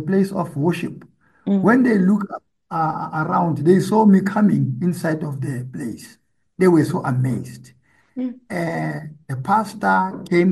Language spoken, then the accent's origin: English; Dindela, Gauteng, South Africa; born there; … was born in Dindela, 1955, at Tabete Street. And that place is no more there